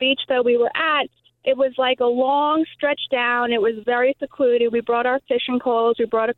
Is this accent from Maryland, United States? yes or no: no; Long Island, New York, United States; I'm from Long Island, from the North Shore.